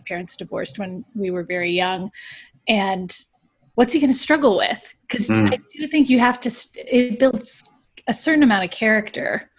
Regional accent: Seal Beach, California, United States; Seal Beach, California, just down the coast.

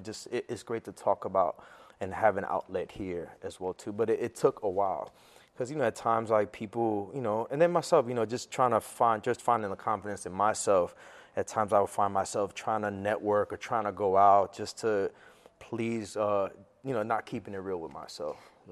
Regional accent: New York City, New York, United States; now in Los Angeles, United States; The initial response was like, yeah, fuck that. I'm a New Yorker at heart. You know, I'm still a New Yorker at heart, but it's just about finding the balance.

